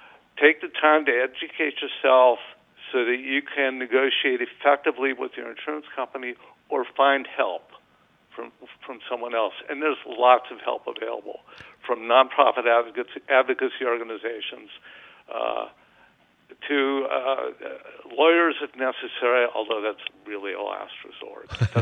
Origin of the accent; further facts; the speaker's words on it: California, United States; My experience as a Californian who has counseled a lot of Californians with their claims has been it's kind of unique to California right now